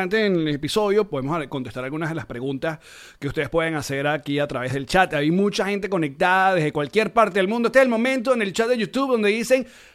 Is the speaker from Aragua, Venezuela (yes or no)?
yes; Maracay, Aragua, Venezuela; Y yo recuerdo muy niño, creo que es la primera idea que tengo de niño de donar cosas, porque bueno, yo soy de Maracay